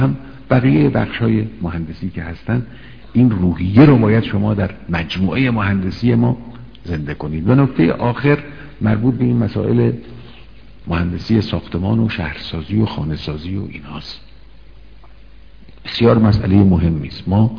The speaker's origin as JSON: {"language": "Persian", "country": "Iran", "said": "این فقط یک نگاه نجات پرستانه ملی خودخواهانه نیست که ما چون ایرانی هستیم باید این کار بکنیم."}